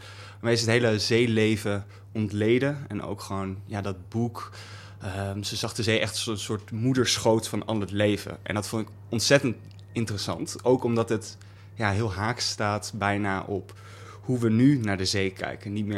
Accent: Apeldoorn, Gelderland, Netherlands; Apeldoorn.

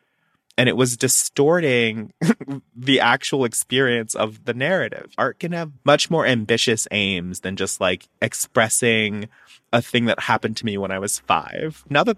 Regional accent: Alabama, United States; I'm Black. I'm queer. I'm from Alabama. I grew up on a farm.

